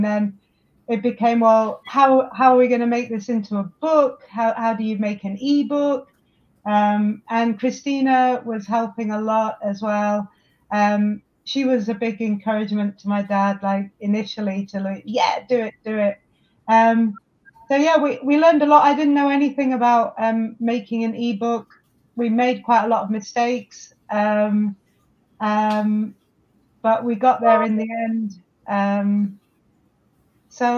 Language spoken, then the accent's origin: English; Huddersfield, Yorkshire and the Humber, United Kingdom; I am from Huddersfield. Yeah, it's a little place, but it's a great university